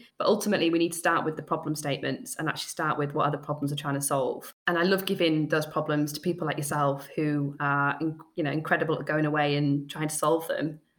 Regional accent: Scarborough, Yorkshire and the Humber, United Kingdom; in my hometown of Scarborough, I help set up an engineering academy for young people

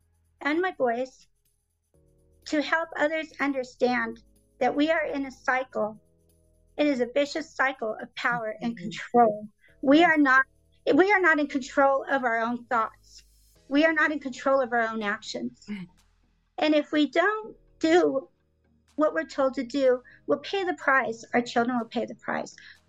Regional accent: Wyoming, United States; And that they would find her here in my home state of Wyoming.

